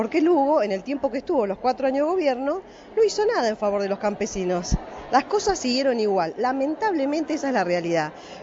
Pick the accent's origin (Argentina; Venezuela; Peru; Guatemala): Argentina; nosotros, como argentinos, como el país de los derechos humanos, como miles y miles de argentinos que somos, que fuimos víctimas de la represión en este país